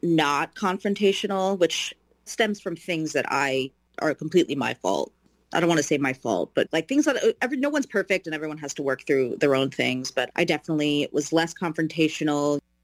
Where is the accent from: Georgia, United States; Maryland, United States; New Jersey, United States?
New Jersey, United States; moved away as an adult; now in Los Angeles, United States; especially moving to a brand new city, I'm from New York, or from New Jersey, New York. I moved to Los Angeles in 2018.